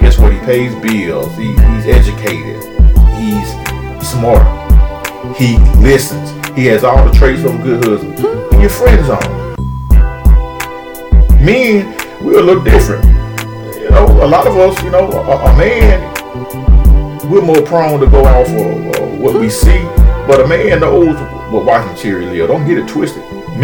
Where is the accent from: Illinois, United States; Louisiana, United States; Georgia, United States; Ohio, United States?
Georgia, United States; Macon; I'm from Macon, Georgia. Macon, Georgia is a place that you'd be lucky if you make $10 an hour.